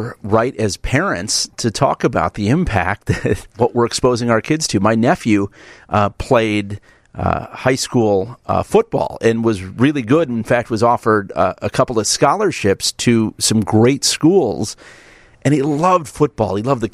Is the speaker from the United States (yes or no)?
yes; Homewood, United States; I was watching a game, eighth graders from down where I grew up in Homewood.